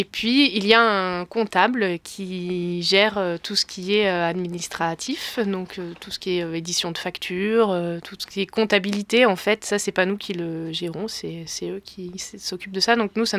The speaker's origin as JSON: {"language": "French", "region": "Provence-Alpes-Côte d'Azur", "country": "France", "lives_now": "Ardèche, France", "said": "Moi, je suis ardéchoise d'adoption. À la base, je suis des Alpes du Sud et je suis arrivée en Ardèche un peu par hasard quand je suis venue voir des amis qui venaient de s'installer ici."}